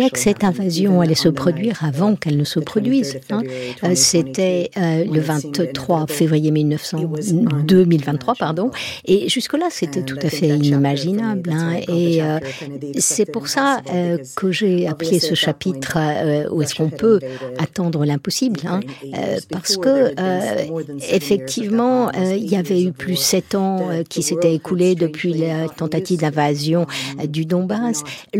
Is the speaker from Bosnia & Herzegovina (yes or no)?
no; United States; j'ai grandi aux États-Unis, donc je vois la Russie de l'extérieur.